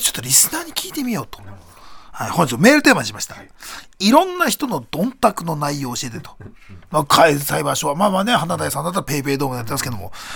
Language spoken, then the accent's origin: Japanese; Chiba, Japan; also born or lived in Kagoshima; 生まれは鹿児島ですけども、育ちは千葉ですから。